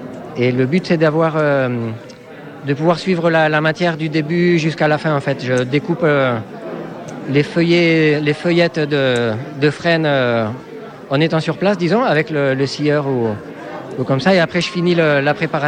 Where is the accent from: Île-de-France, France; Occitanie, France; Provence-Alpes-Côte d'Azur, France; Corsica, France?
Occitanie, France; Bourisp; j'ai 46 ans et je suis originaire de Bourrispe dans la Vallée d'Or, à côté de Saint-Lary.